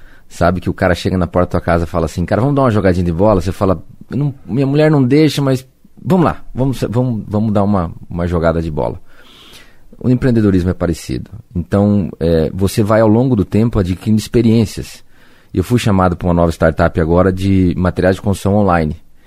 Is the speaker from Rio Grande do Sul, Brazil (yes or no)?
no; Cascavel, Paraná, Brazil; born there; Quem vive em Cascavel, nasci em Cascavel